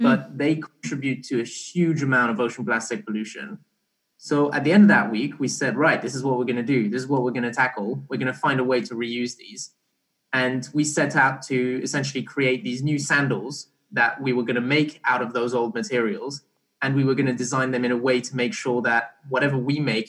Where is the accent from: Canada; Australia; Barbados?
Barbados; also born or lived in Belgium; So I was born in Belgium, but I grew up kind of in Barbados for a few years.